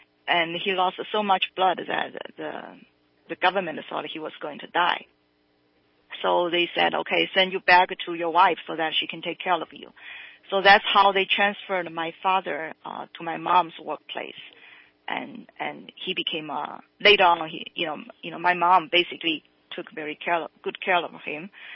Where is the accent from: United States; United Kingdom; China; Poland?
China; English is a second language; As you mentioned, you know, in your introduction, I was born and raised in China.